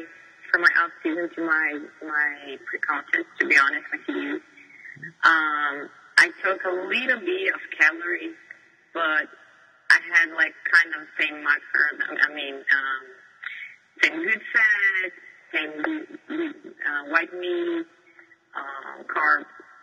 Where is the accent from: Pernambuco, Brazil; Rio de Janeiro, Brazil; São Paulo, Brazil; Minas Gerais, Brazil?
Minas Gerais, Brazil; I'm from Minas Gerais. It's a big state in Brazil.